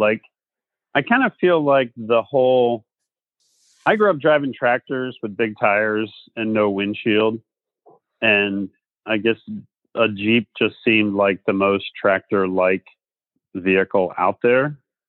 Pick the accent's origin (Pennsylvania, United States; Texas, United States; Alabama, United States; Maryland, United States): Pennsylvania, United States; I grew up on a farm in South Central Pennsylvania. My hometown's claim to fame is the home